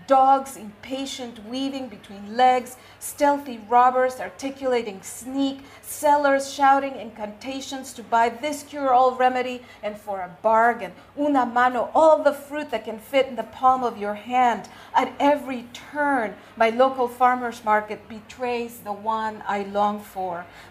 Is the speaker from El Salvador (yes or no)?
yes; El Salvador; So I grew up in El Salvador.